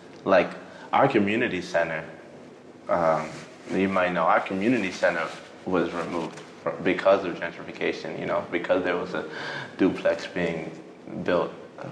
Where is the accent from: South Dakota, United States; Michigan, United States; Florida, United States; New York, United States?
New York, United States; New York City; born and raised in the Bronx, New York. I've been writing for 13 years now.